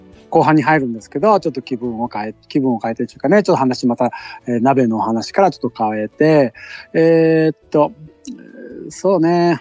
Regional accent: Fukuoka, Japan; 私やっぱり九州の福岡出身なんで、その水炊きとかが大好きなんですね。

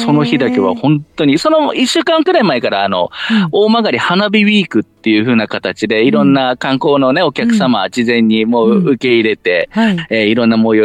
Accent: Yurihonjo, Akita, Japan; 私、個人的には私の地元、由利本荘市の雪の某車なんか美味しいですね。

